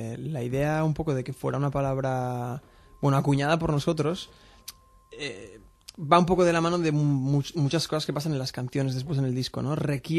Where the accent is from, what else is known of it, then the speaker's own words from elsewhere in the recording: Barcelona, Catalonia, Spain; mira que nosotros somos todos de Barcelona, llevamos tocando y ensayando siempre en Barcelona